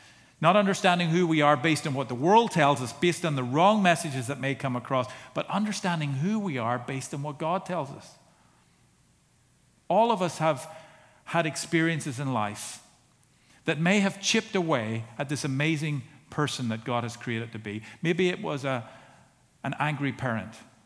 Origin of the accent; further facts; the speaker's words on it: Ireland; Well, I'm Irish. What do you expect?